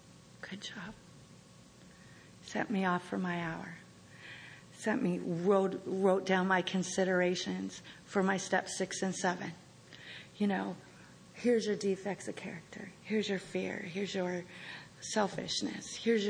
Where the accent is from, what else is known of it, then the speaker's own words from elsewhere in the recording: Lynden, Washington, United States; outside my hometown, Linden, Washington. This little Dutch town. There's this big mansion out there. Not a lot of mansions where I come from.